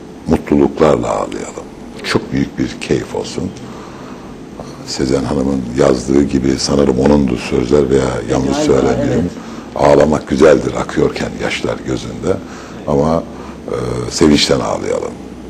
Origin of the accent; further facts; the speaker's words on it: Bayburt, Turkey; Ben Bayburtluyum. Bayburt'a gittiğimde